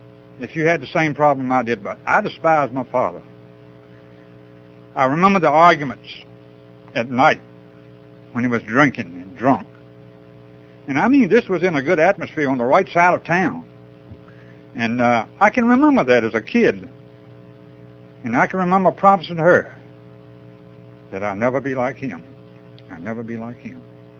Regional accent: North Carolina, United States; I was raised in Eastern North Carolina

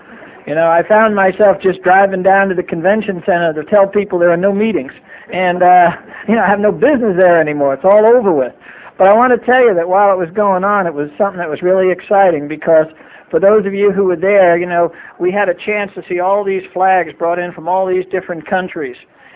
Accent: New York, United States; now in La Mesa, United States; I'm from New York, so it's not going to sound like real South. Now I live in California.

